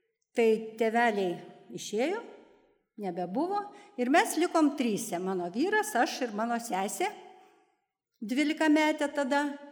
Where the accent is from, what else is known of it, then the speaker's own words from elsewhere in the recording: Šiauliai, Šiauliai County, Lithuania; jis man parinko vietą Šiaulius, aš gimiau Šiauliuose ir dabar Šiauliuose gyvenu.